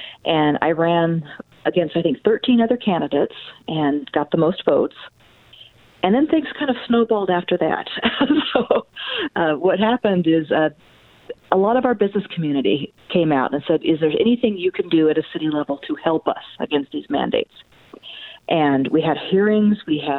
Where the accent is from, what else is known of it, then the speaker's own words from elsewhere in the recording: Oregon, United States; I was born and raised in Oregon. I'm actually a seventh generation Oregonian. I'm currently mayor of Baker City